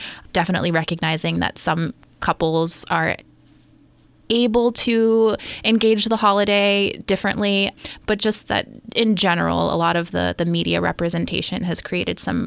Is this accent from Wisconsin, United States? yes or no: no; Hawaii, United States; I am from Hawaii. Originally, I've been in Maryland working in Howard County for just over 2 years.